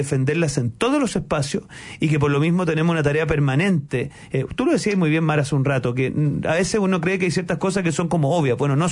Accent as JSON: {"language": "Spanish", "country": "Chile", "said": "Y para nosotros como derecha chilena"}